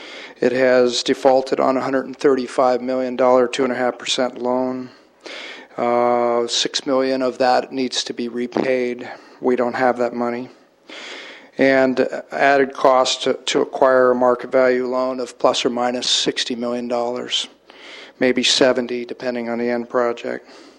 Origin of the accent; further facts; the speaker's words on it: Los Osos, California, United States; I'm from Los Osos, a community in trouble.